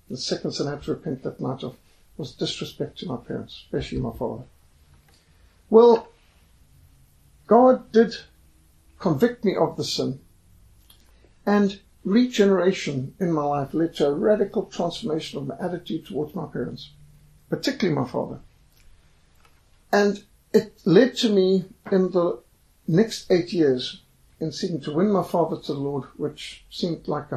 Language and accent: English; Zimbabwe; I said, no, I'm a Rhodesian. I'm not English.